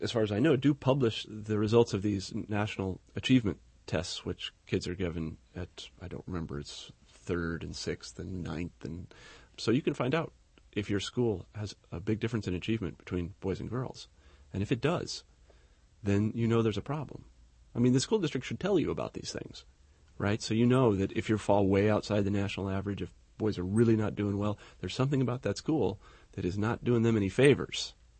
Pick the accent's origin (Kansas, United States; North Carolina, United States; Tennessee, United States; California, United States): Kansas, United States; I grew up in Kansas, and I met a guy there, Dan Kaiser, who became my advisor